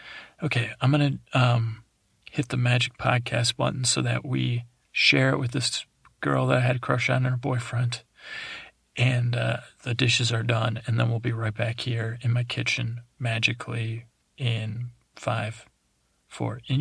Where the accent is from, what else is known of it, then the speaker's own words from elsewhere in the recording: East Coast, United States; And actually, I grew up on the East Coast.